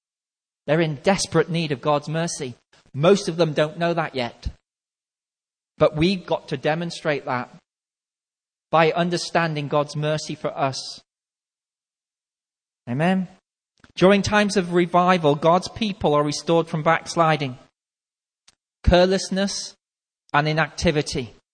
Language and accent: English; North West England, United Kingdom; I'm from Merseyside, so originally anyway.